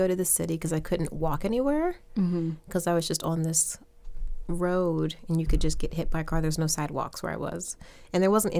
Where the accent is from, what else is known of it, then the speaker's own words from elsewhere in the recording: Hampton Roads, Virginia, United States; I grew up in Hampton Roads, and if you don't know where that is, I'll just say Virginia Beach. But it's not really near Virginia Beach.